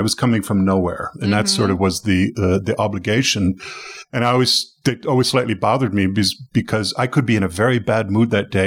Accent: Toronto, Ontario, Canada; I come from Canada.

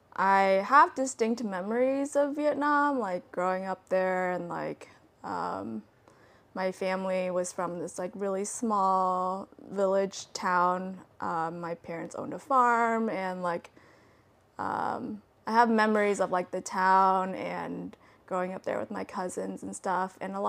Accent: Georgia, United States; I grew up in Georgia, so every house has an American flag outside of it.

